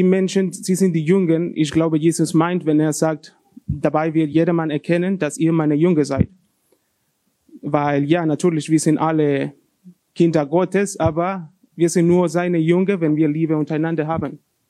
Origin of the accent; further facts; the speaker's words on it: Honduras; German is a second language; ist für diejenigen, die mich noch nicht kennen. Ich komme aus Honduras